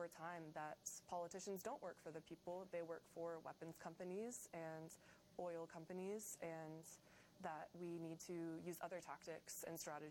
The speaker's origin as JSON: {"language": "English", "country": "United States", "tie": "born or raised there", "said": "Well, I grew up in the United States, but my family is Irish-American."}